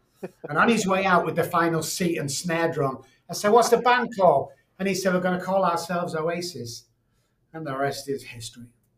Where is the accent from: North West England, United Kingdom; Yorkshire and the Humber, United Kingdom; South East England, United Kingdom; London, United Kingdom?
North West England, United Kingdom; Manchester; now in San Antonio, United States; You know, over in San Antonio, Texas. I know you think I'm from East Texas, but I'm originally from Manchester, England.